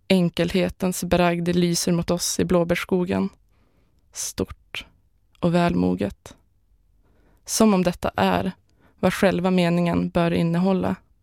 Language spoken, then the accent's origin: Swedish; Umeå, Västerbotten County, Sweden; Nu har jag bott hemma i Umeå typ 2 år.